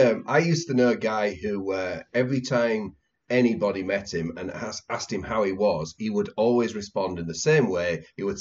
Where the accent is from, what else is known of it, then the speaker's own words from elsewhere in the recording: England, United Kingdom; Well, you see, I'm English, so we always say we're well